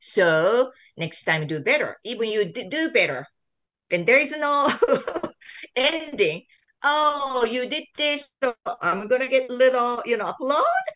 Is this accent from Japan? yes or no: yes; Japan; English is a second language; Where I grew up in Japan, but probably many of the Asian country is the same.